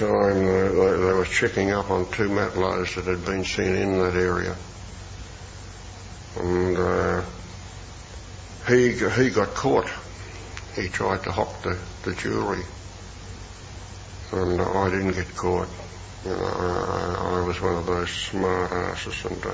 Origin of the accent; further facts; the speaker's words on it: North Melbourne, Victoria, Australia; I came from North Melbourne, you know, I'd never cried in my life.